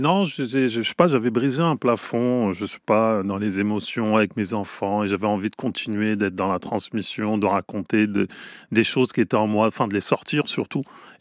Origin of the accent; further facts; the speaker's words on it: Paris, Île-de-France, France; born there; moi je suis né à Paris dans le 12e